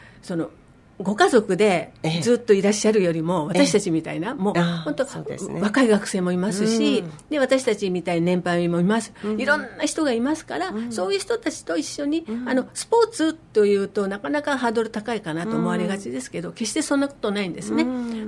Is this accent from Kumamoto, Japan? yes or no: yes; Kumamoto, Japan; 私実は熊本出身で、